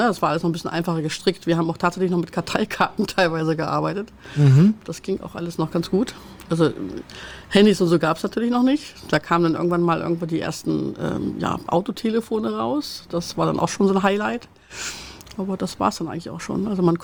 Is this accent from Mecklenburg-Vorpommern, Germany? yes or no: no; Wolfsburg, Lower Saxony, Germany; now in Hamburg, Germany; Tatsächlich in Wolfsburg. Aufgewachsen und bin dann 91, ich sag mal, geflüchtet mehr oder weniger.